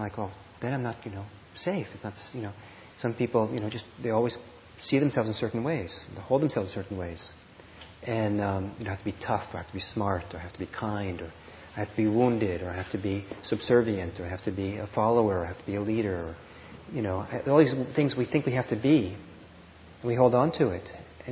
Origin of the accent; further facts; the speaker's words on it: United States; That was a foreign idea growing up in America for me.